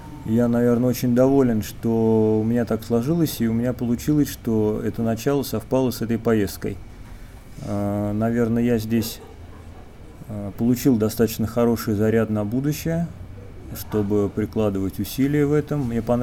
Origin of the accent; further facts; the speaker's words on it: Saint Petersburg, Russia; я из Санкт-Петербурга.